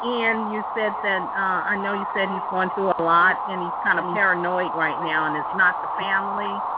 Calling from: Washington, District of Columbia, United States; I'm calling from Washington, D.C.

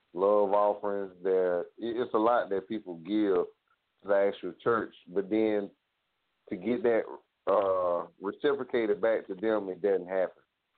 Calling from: South Carolina, United States; I'm calling from South Carolina.

